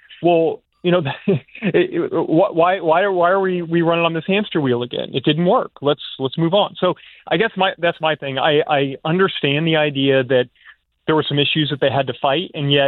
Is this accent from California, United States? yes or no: no; Louisiana, United States; born there; I follow the Saints because I was born in Louisiana.